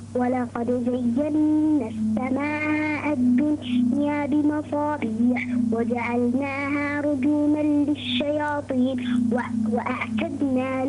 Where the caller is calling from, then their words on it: United Arab Emirates; من الإمارات.